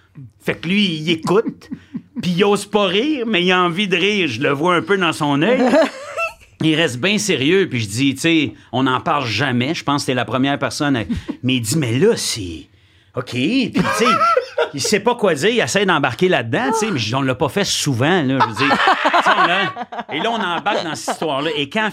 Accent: Quebec, Canada; Et moi, je viens de l'Outaouais.

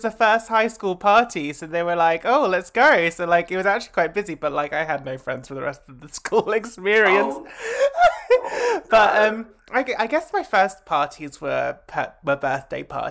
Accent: East of England, United Kingdom; I grew up in Essex.

